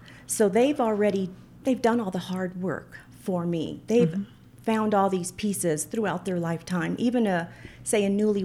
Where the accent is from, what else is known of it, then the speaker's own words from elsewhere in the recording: Yuma, Arizona, United States; I grew up poor in Yuma once my parents divorced